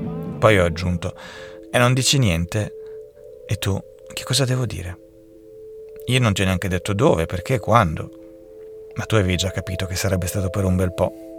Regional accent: Switzerland; Il che ho pensato se digli la verità, cioè che ero svizzero

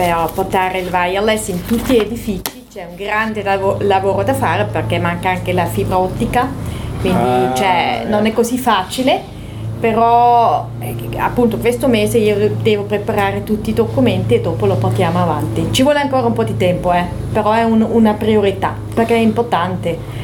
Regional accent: St. Gallen, Switzerland; also born or lived in Bern; originalmente sono cresciuta vicino a San Gallo, in un piccolo villaggio. Quando avevo 22 anni mi sono spostata a Berna. E dopo, tranne 2 anni durante cui ho vissuto in Sud America

